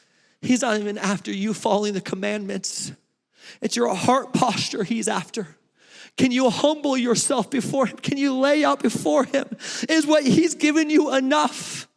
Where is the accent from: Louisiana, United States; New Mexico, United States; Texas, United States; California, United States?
California, United States; moved away; I was from California. Moved to Georgia.